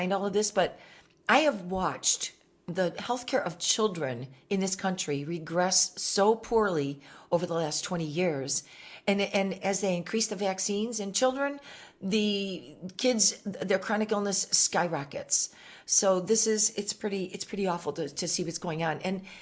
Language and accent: English; Michigan, United States; I'm from Michigan originally